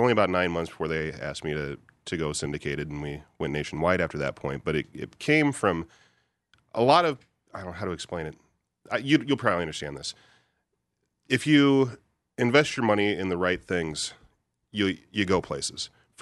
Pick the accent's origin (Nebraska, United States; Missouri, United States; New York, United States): Nebraska, United States; Omaha; Yeah, I hail from Omaha, Nebraska. I'm a Cornhusker.